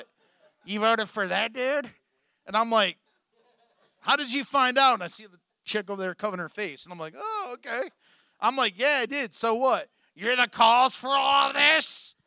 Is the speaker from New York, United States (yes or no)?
no; Garrettsville, Ohio, United States; Because we had gangs in Garrettsville, believe it or not, but they had no need for them. One red light town.